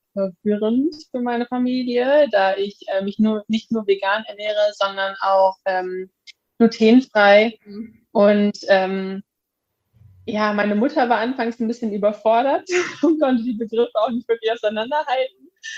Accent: Hamburg, Germany; now in Lübeck, Germany; Ja, also ich komme auch aus Hamburg

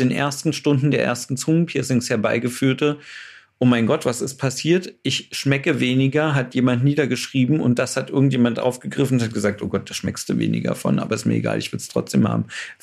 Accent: East Germany, Germany; ich bin ein Kind des Ostens.

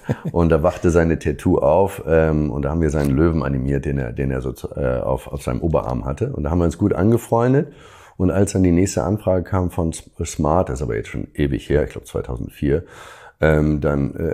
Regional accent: Hamburg, Germany; wollte jemand, dass ich die indonesische Seele einfange als Hamburger

